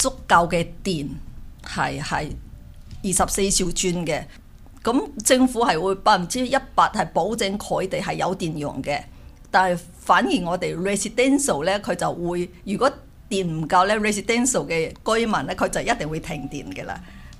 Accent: Hainan, China; 我喺海南岛出生嘅，咁喺海南岛真系喺嗰度住到二十几年啦。

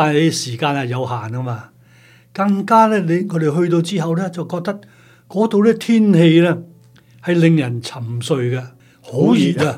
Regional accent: Hong Kong; 咁我哋香港人去咧，居然能夠好落力，亦好精神咁樣去去做嘢喎。

